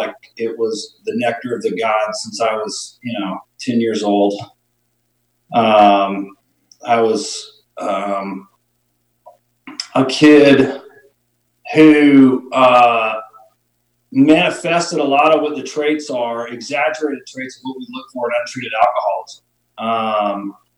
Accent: the South, United States; You know, I come from the South in the U.S. and, you know, we go to a lot of church functions

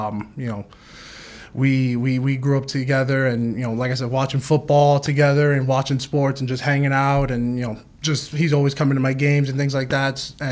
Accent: Union City, New Jersey, United States; also born or lived in Englewood; All Cuban, you know, I'm 100% Cuban. And yeah, born and raised in Union City, or I was born in Englewood, raised in Union City.

